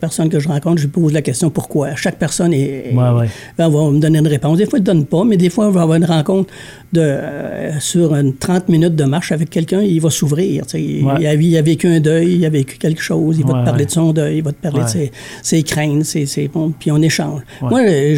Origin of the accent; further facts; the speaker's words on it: Quebec, Canada; En plus, on est des Québécois.